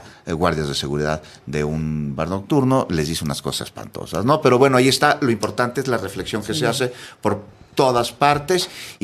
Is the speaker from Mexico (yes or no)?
yes; Mexico